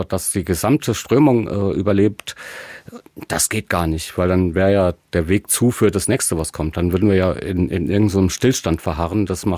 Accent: Erfurt, Thuringia, Germany; so als Erfurter kann man einfach da hingehen

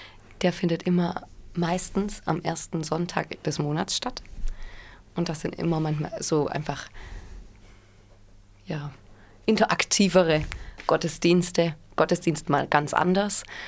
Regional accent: Baden-Württemberg, Germany; Naja, ich komme also einmal aus dem Stuttgarter Raum. Da sind dann die Gemeinden doch etwas größer.

